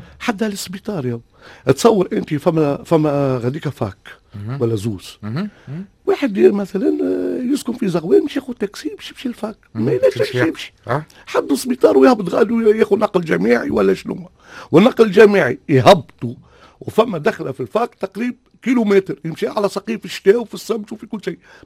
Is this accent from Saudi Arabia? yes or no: no; Tunisia; انا من تونس